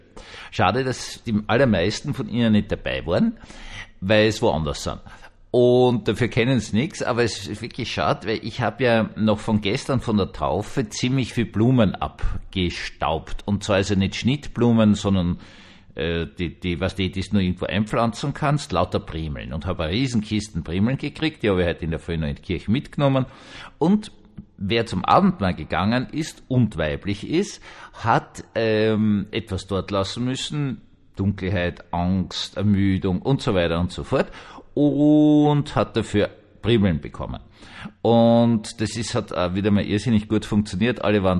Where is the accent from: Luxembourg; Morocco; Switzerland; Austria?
Austria; Carinthia; Bei uns in Kärnten hat es immer wieder Schwierigkeiten gegeben.